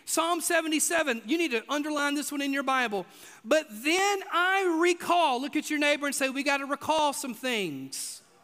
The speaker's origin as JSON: {"language": "English", "region": "Mississippi", "country": "United States", "tie": "born or raised there", "said": "I grew up in Mississippi. That's just how we roll, literally, back yonder then."}